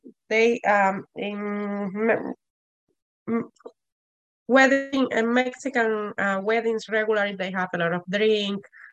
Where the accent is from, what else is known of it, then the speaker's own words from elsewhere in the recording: Cuba; English is a second language; now in United States; I am from Cuba, but I have 6 years living here in USA.